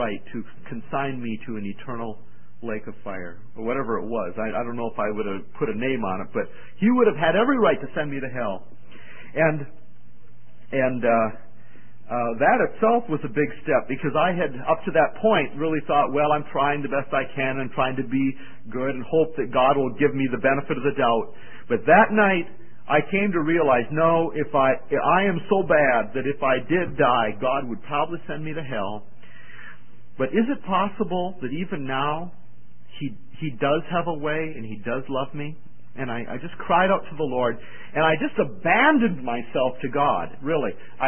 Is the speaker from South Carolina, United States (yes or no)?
no; Valley City, North Dakota, United States; a transaction had taken place in that car outside of my hometown of Valley City, North Dakota on June 1st, 1972.